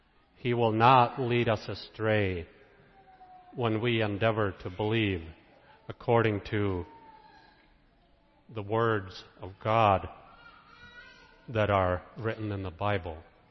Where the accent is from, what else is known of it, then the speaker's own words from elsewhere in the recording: Sweden; now in United States; they had about 1,000 believers gathered there in my hometown in Sweden.